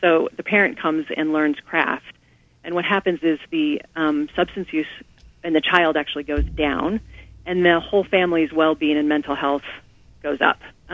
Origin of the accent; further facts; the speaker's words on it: Kansas, United States; I grew up in Kansas and in the middle of nowhere, and I know people don't have resources.